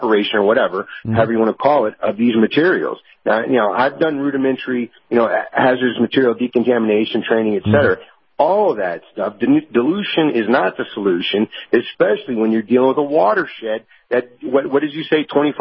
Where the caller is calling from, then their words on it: Tennessee, United States; up in Tennessee here.